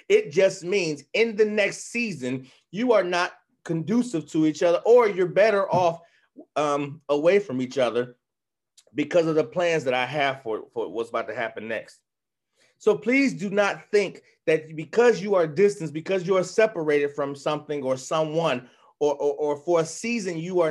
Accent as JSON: {"language": "English", "town": "Cleveland", "region": "Ohio", "country": "United States", "tie": "born or raised there", "said": "we got the Thurgood Marshall Field down there close to where I grew up at on Huff, over by Huff."}